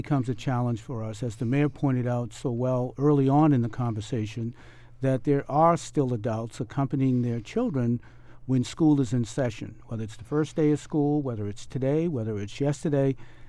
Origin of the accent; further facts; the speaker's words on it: Massachusetts, United States; I mean, I grew up in Orchard Park housing projects. I grew up in a gang culture that you talked about earlier.